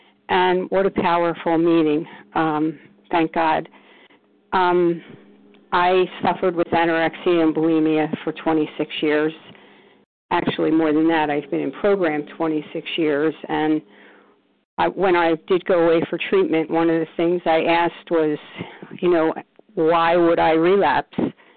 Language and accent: English; Cherry Hill, New Jersey, United States; I'm from Cherry Hill, New Jersey.